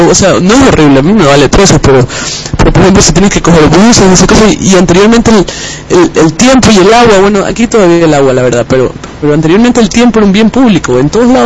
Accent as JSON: {"language": "Spanish", "town": "Jipijapa", "region": "Manabí", "country": "Ecuador", "tie": "born or raised there", "said": "siempre va para mi tierra, así que esta canción va en remembranzas de mi terruñito, linda provincia de Manabí, y su sultana del café Jipijapa."}